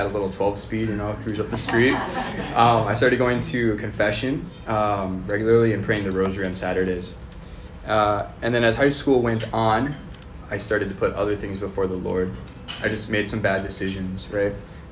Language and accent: English; Duluth, Minnesota, United States; My hometown is Duluth, so I'm from the Diocese of Duluth.